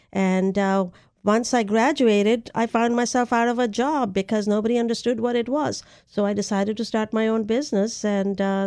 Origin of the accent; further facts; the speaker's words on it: India; moved away as an adult; now in United States; the whole reason that I came from India to the United States was because I was teaching in a school